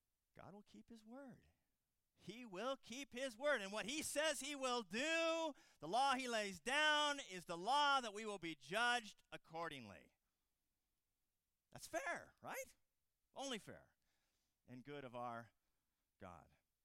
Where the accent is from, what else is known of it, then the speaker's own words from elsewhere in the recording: Colorado, United States; I'm from Colorado.